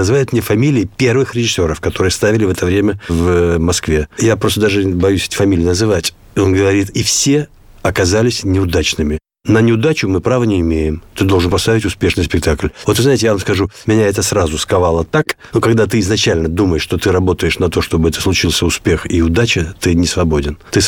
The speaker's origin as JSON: {"language": "Russian", "country": "Kyrgyzstan", "tie": "born or raised there", "also_born_or_lived": "Russia", "accent": "Kyrgyz", "said": "Поэтому я родился в России. Итальянского у меня только фамилия папы, а акцент у меня может быть только вот киргизский, потому что все-таки я вырос в Киргизии."}